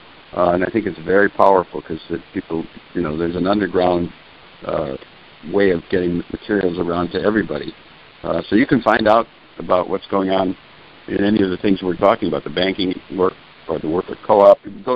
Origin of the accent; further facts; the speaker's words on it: Racine, Wisconsin, United States; But I had an aunt in my hometown of Racine, Wisconsin, who once said to me